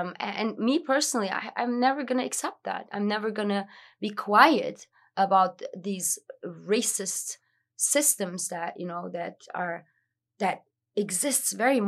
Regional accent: Berlin, Germany; I'm from Germany and I'm from Berlin.

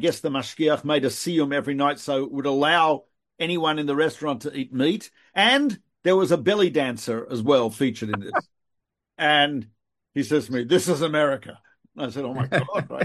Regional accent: Australia; now in United States; I came from Australia.

